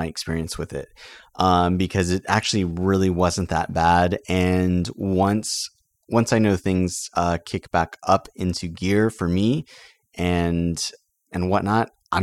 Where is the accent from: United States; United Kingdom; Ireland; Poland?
United States; San Antonio, Texas; now in Waco, United States; when my wife and I moved to Waco, we're originally from San Antonio, I still stayed San Antonio based.